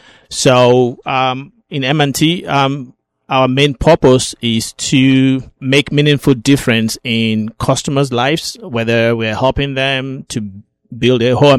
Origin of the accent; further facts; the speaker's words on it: Nigeria; now in United States